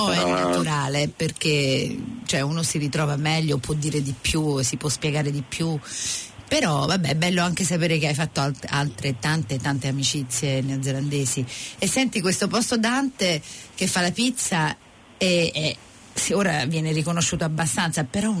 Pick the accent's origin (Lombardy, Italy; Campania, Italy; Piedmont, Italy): Campania, Italy; Naples; io sono napoletana